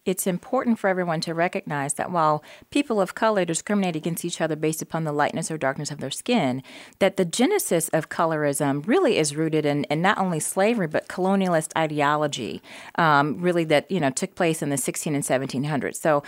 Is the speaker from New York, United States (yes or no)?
no; Ohio, United States; moved away; So I'm from Ohio. And so prior to moving to Florida, in 2004, I'd never heard the term red as much.